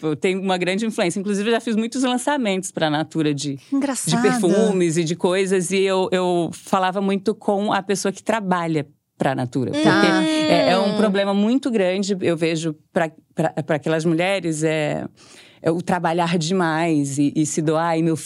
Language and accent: Portuguese; Belém, Pará, Brazil; now in São Paulo, Brazil; eu vim de Belém. Estudava na melhor escola lá, assim, escolas boas. Com amigos da minha idade. E aí, eu venho pra São Paulo e vou estudar numa escola à noite.